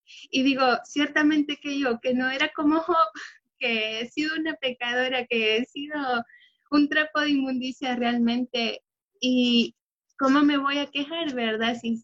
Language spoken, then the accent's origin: Spanish; Honduras; soy de Honduras, soy esposa, soy hija, soy mi hermana, soy nieta, sobrina y prima.